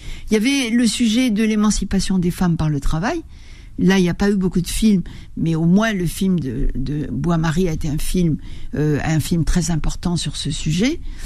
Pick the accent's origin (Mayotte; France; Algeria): Algeria; je ne suis pas allée en Algérie, je suis algérienne.